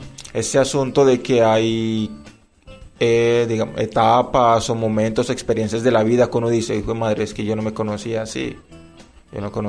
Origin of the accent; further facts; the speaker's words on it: Antioquia, Colombia; Bueno, yo soy de Moravia, del barrio Moravia, vivo en Moravia y duermo en Campo Valdés.